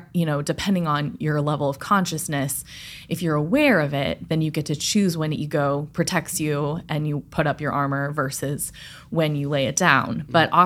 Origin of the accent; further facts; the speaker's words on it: St. Louis, Missouri, United States; I'm from St. Louis, Missouri, and my background is in theater.